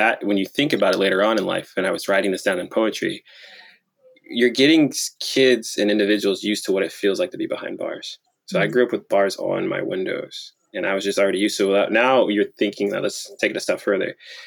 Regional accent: Detroit, Michigan, United States; So it's growing up in Detroit made you grow up really fast, because you had to look out for yourself, look out for your family

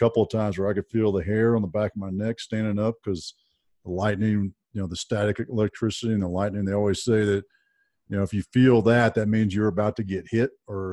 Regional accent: Fort Worth, Texas, United States; was in Fort Worth, my hometown. So they would drive me up to hometown

